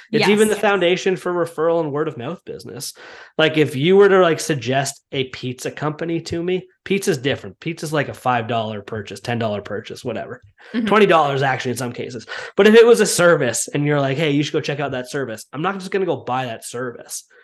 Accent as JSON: {"language": "English", "town": "Whitby", "region": "Ontario", "country": "Canada", "tie": "born or raised there", "said": "Durham region, which is where I grew up in Whitby, Ontario, Oshawa, Ajax, Pickering, all those areas."}